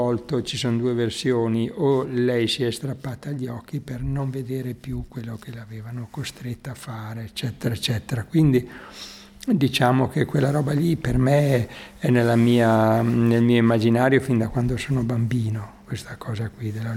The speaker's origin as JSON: {"language": "Italian", "town": "Mantua", "region": "Lombardy", "country": "Italy", "said": "io sono di Mantova, e a Mantova si celebra Gesù Bambino, Babbo Natale, alla fine dell'anno"}